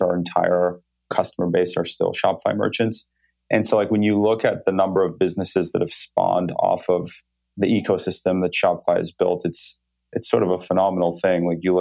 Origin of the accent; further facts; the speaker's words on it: Montreal, Quebec, Canada; now in Toronto, Canada; I'm based in Toronto, actually. So I grew up in Montreal and I moved to Toronto about 5 years ago, and that's where we're based now.